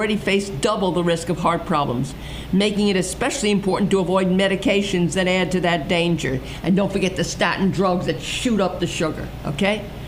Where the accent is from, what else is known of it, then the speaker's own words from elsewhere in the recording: Brooklyn, New York, United States; And I'm from Brooklyn, so I talk like that, okay?